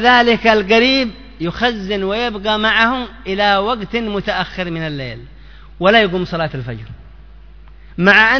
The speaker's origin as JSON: {"language": "Arabic", "country": "Yemen", "said": "التي هي موجودة خاصة عندنا في اليمن"}